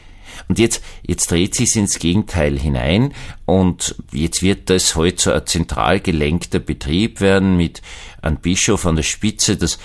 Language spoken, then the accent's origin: German; Austria; Also bei uns in Österreich hat evangelische Kirche eine ganz tolle Geschichte gehabt.